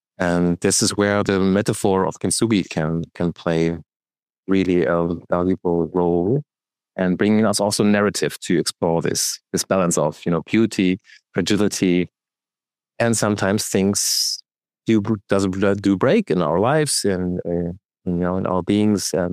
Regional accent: Germany; I was raised up in Germany most of my time. So I was in Germany and, you know, immersed by this German culture.

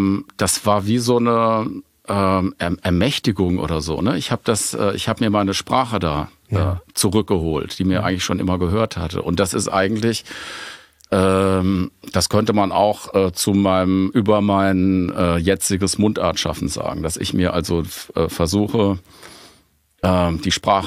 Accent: Schifferstadt, Rhineland-Palatinate, Germany; born or raised there

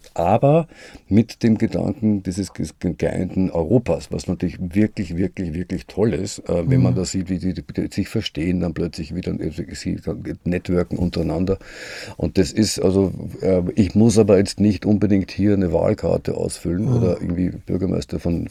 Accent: Austria; Da hat man als Österreicher, ist man gleich im Generalverdacht gestanden

